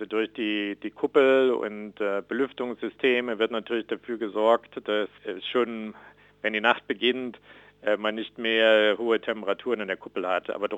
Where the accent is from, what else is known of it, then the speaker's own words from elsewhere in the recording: Thuringia, Germany; viele Grüße in meine Heimat Thüringen